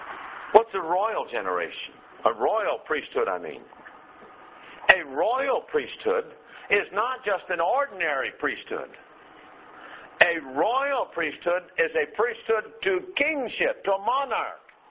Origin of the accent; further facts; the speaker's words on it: United States; I've heard more Americans say this than anybody else, because I am an American.